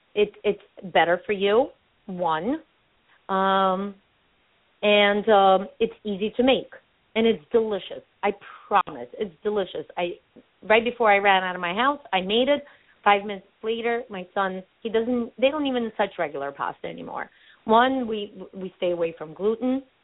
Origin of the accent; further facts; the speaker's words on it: Ukraine; English is a second language; moved away; I was born in Ukraine. I was brought up eating a crepe with black caviar.